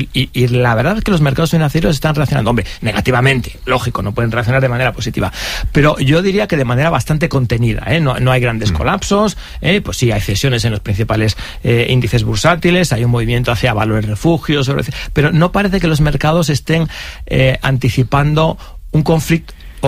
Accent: Spain; Más allá de como españoles, en el episodio que nos afecta de manera directamente.

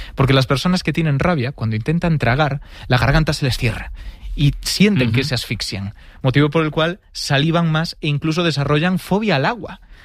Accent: Galicia, Spain; Yo al final soy gallego, estoy acostumbrado a ir al mercado del pescado

